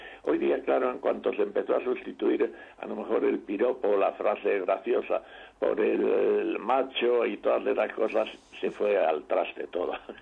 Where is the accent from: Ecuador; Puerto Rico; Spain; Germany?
Spain; Madrid, Community of Madrid; yo soy madrileño por nacimiento y por sentimiento.